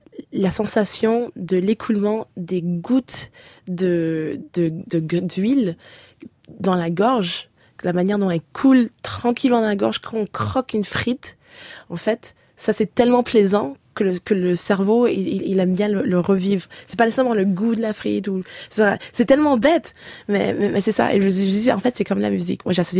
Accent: Haiti; je me sens haïtienne par la manière dont j'ai été élevée, par la manière dont je compose, la manière dont j'ai à réagir au monde

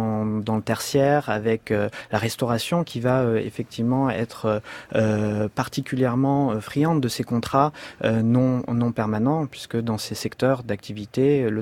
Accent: France; ce qui correspondrait chez nous en France aux employés qui seraient embauchés en CDI

